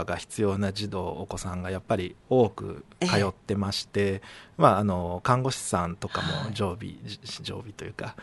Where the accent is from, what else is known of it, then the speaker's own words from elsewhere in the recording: Nagoya, Aichi, Japan; now in Toyoake, Japan; 私もともと名古屋出身だったんですけども、はい、今はもう豊明在住という形で、